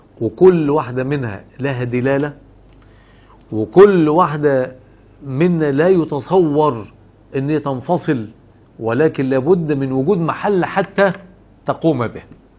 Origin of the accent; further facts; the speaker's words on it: Egypt; يعني عندنا في مصر المبرد اللي هو الماء البارد نجيبه من التلاجة عشان نشربه كده.